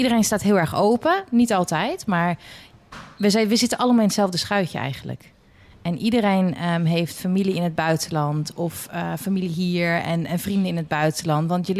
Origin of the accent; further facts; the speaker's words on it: Curaçao; Maar ik kom niet uit Nederland. Dus ik ben ook niet Nederlands zoals de Nederlander is. Maar ik ben ook geen ras-echte Antilliaan.